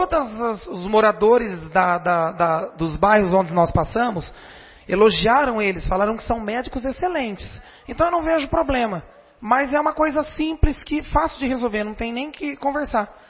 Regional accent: Garça, São Paulo, Brazil; born there; eu nasci em Garça

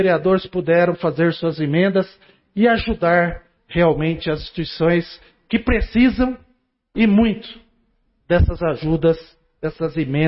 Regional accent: Garça, São Paulo, Brazil; born there; onde nasci, né? E cada vez mais eu quero que a saúde de Garça melhore.

